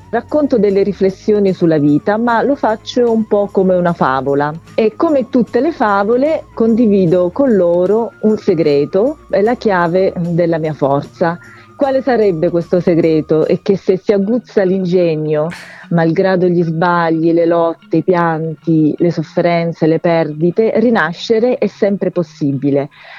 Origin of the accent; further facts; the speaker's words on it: Roiano di Campli, Abruzzo, Italy; born there; Intanto sono abruzzese, sono nata in un piccolo paesino di montagna, Roiano di Campli.